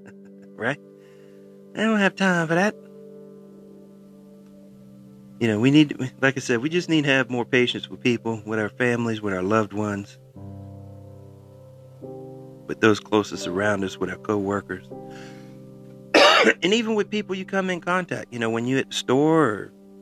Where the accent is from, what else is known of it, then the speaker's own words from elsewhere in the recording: the South, United States; I'm like, I'm born and raised in the South. I know what bless your heart means.